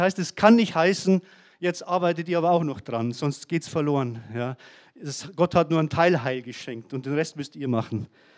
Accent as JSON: {"language": "German", "town": "Traunstein", "region": "Bavaria", "country": "Germany", "said": "in meiner Heimat. Ich komme aus Traunstein."}